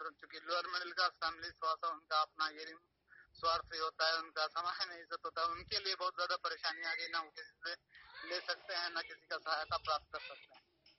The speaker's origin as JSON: {"language": "Hindi", "town": "Munger", "region": "Bihar", "country": "India", "said": "मैं मुंगेर हजरतगंज का निवासी हूँ।"}